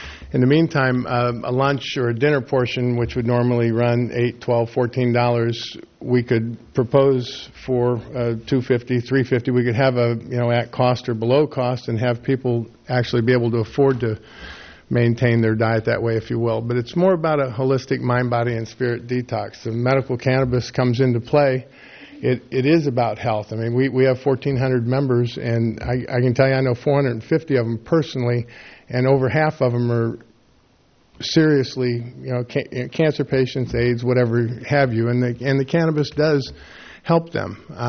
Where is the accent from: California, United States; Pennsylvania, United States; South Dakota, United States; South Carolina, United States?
California, United States; And again, we're not from Morro Bay. We're from Five Cities, but we'd sure like to come to Morro Bay and actually move here if at all possible.